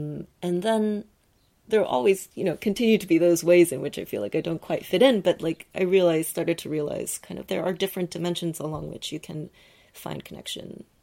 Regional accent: Los Angeles, California, United States; Here's a peculiar thing about growing up in Los Angeles.

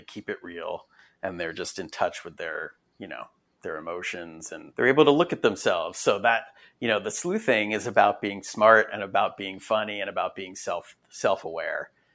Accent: Potomac, Maryland, United States; by amazing coincidence, that is where I grew up. I grew up in the Potomac area, and Potomac and Bethesda and Rockville.

